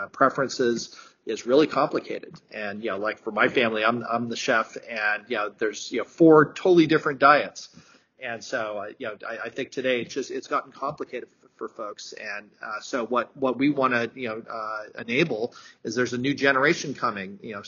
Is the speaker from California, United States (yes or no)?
yes; California, United States; So I'm from California, so I'm here in the San Francisco area.